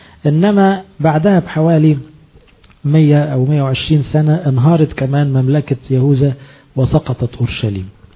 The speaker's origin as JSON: {"language": "Arabic", "country": "Egypt", "said": "الأقباط بالذات إحنا كمصريين"}